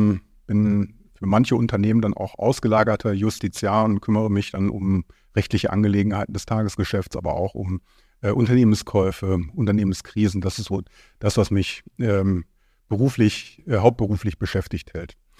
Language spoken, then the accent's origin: German; North Rhine-Westphalia, Germany; ich komme ja aus Münsterland ursprünglich.